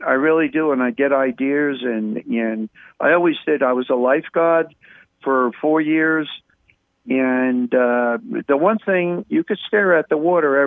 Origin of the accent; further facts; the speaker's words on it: Long Island, New York, United States; I come from Long Island. I was on the water all my life.